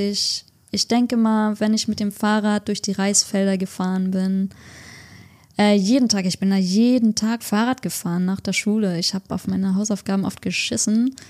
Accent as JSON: {"language": "German", "region": "Hamburg", "country": "Germany", "tie": "born or raised there", "also_born_or_lived": "Indonesia"}